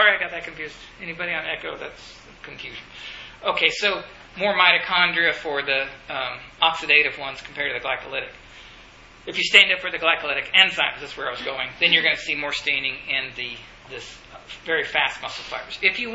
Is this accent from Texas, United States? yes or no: yes; Sweetwater, Texas, United States; My hometown, look it up, CNN has a hit on that, Sweetwater, Texas, the world's largest rattlesnake roundup in the world.